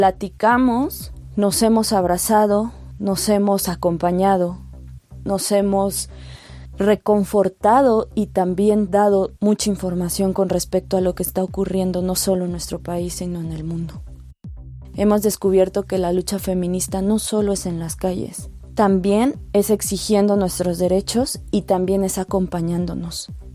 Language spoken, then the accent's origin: Spanish; Mexico City, Mexico; Soy de la Ciudad de México y soy mujer. En mi país